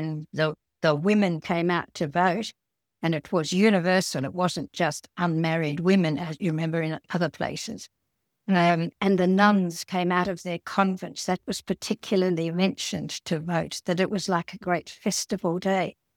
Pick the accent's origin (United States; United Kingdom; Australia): Australia; South Australia; also born or lived in Hamilton, Victoria; I was educated and grew up in South Australia.